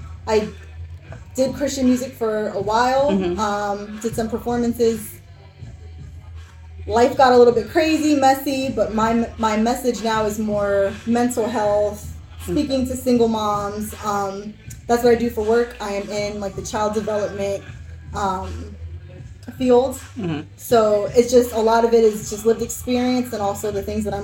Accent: Spring Hill, Florida, United States; I'm from Hernando County, Spring Hill.

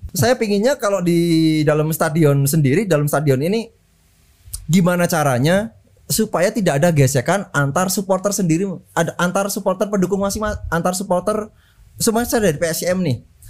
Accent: Yogyakarta, Special Region of Yogyakarta, Indonesia; Saya dari Yogyakarta.

